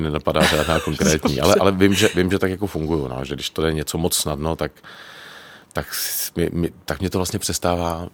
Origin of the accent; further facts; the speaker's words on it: Prague, Czechia; Já jsem vyrůstal na Letné v Letohradské ulici